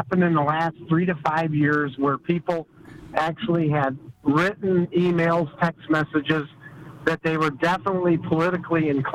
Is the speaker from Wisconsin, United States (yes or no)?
yes; Wisconsin, United States; I'm from Wisconsin, and I'm driving in for a Croatian festival